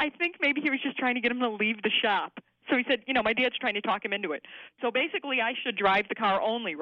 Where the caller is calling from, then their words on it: Lombard, Illinois, United States; I'm calling from Lombard, Illinois.